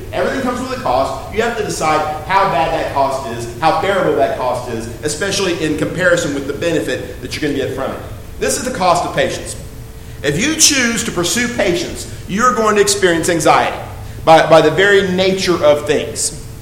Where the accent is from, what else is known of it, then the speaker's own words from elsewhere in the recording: Austin, Texas, United States; Sometimes when growing up in Austin, we had grandparents in Spicewood out in the country, and we had cousins in San Antonio, a few miles to the south.